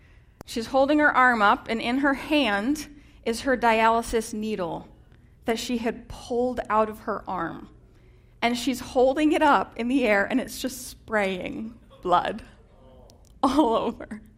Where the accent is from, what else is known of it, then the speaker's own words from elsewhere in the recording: New Hampshire, United States; I'm a New Hampshire girl. I was born and raised there. I'm from the state of New Hampshire